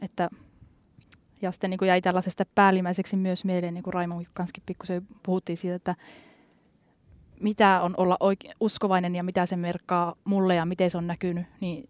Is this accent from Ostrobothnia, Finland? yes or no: no; Ranua, Lapland, Finland; itse olen Ranualta kotoisin ja meillä ranualaisilla on ollut vastuutyövuoro